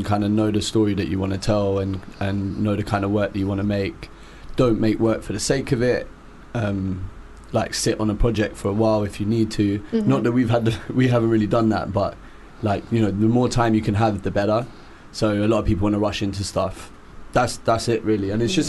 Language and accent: English; London, United Kingdom; No, I'm from North London.